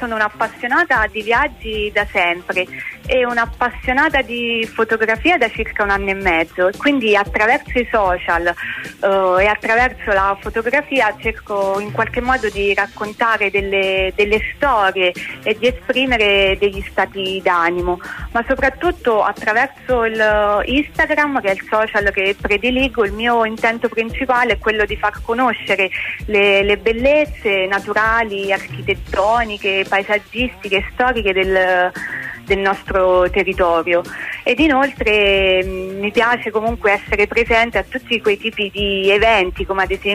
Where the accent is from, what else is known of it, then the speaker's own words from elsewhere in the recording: Alatri, Lazio, Italy; Io sono di Alatri, un piccolo paese in provincia di Frosinone.